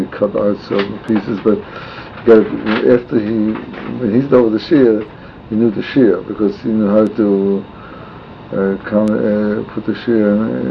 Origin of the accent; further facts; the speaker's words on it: Switzerland; I come from Switzerland.